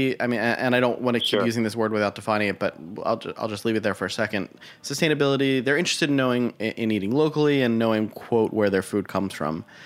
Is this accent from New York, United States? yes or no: yes; Brooklyn, New York, United States; particularly as a New Yorker. It's something that we value, and speed and convenience and detachment, but at the same time we really do as a good Brooklyner